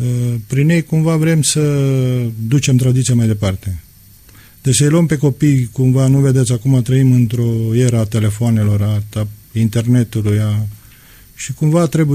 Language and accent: Romanian; Bucovina, Romania; Eu deloc sunt din Bucovina